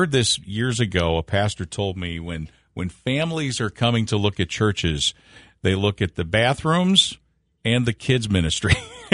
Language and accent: English; Maquon, Illinois, United States; I had mentioned that I grew up down in Maquon United Methodist Church was where I grew up.